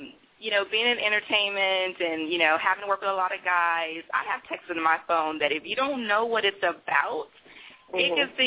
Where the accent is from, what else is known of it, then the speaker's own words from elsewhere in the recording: Haiti; I'm like a Jamaican, but I'm Haitian.